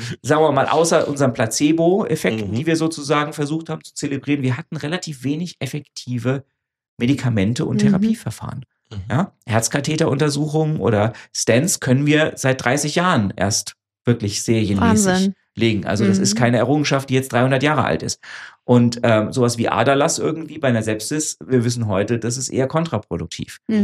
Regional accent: Frankfurt, Hesse, Germany; aber ich bin ja Frankfurter, insofern war das klar, dass ich nach Frankfurt will.

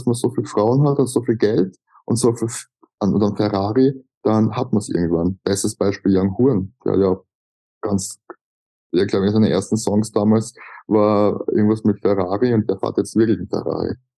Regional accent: Austria; Das kann man bei uns in Österreich studieren.

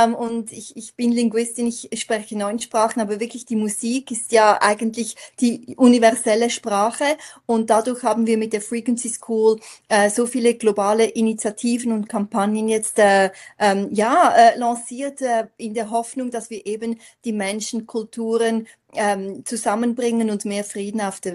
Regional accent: Zurich, Switzerland; ich hatte als kleines Mädchen schon, als ich aufgewachsen bin in Zürich, den Traum

